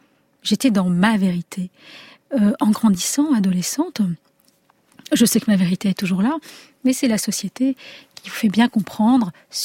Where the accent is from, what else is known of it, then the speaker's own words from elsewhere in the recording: Algeria; accent: Algerian; now in France; comme lorsque je suis arrivée en France en perdant mon accent algérien.